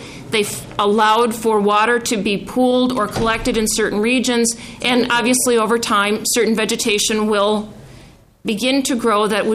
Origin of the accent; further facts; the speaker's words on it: Columbus, Minnesota, United States; I am from Columbus, and most of you probably have never heard of Columbus. We are a community located in the northeast corner of Anoka County